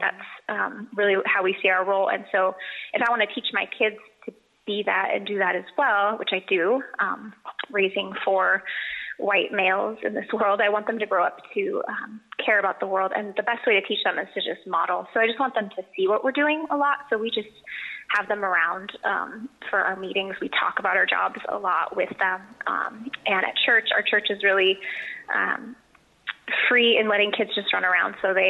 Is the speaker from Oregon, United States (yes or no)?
yes; Oregon, United States; born or raised there; now in San Diego, United States